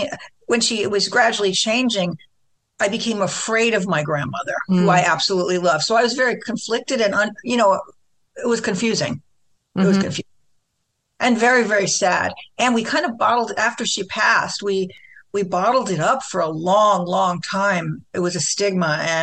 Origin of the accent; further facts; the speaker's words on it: New Jersey, United States; So I grew up in New Jersey, and this was actually during the 60s, from about 64